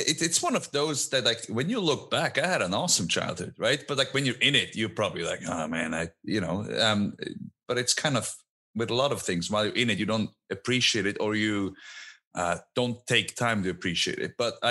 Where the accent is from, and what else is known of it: Switzerland; born or raised there; moved away